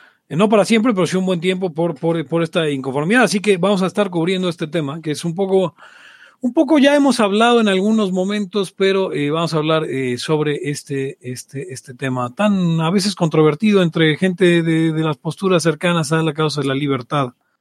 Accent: Coapa, Mexico City, Mexico; en la casa donde vivía de niño, en Coapa

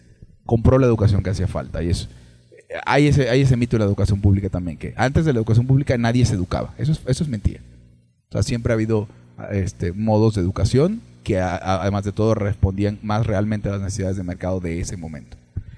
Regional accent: Venezuela; cuando yo crecí en Venezuela, le preguntabas a cualquier persona y si tenía para pagar una escuela privada, la pagaba.

